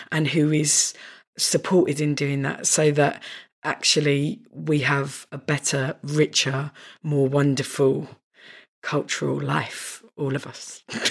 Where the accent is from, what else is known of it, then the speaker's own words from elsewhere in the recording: South East England, United Kingdom; we're both from North Kent and we're both from sort of, I guess, similar class background.